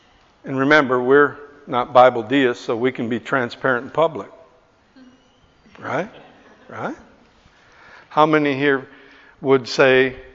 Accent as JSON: {"language": "English", "region": "Northern Ireland", "country": "United Kingdom", "said": "Oh, well, you know, we're from Northern Ireland and we're..."}